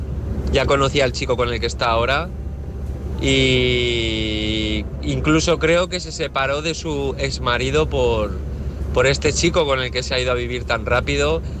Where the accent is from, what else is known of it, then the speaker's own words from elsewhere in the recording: Valencia, Valencian Community, Spain; de Valencia y ahora mismo pues estoy aquí en ruta.